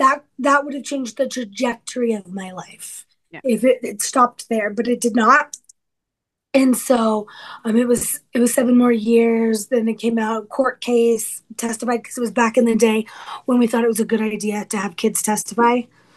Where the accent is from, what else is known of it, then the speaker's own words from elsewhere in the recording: Las Vegas, Nevada, United States; And so I was born and raised in Las Vegas, which isn't my fault. I just showed up on the scene.